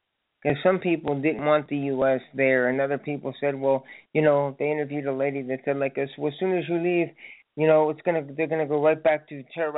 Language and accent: English; Indiana, United States; I'm from Indiana, and we have Lafayette and West Lafayette.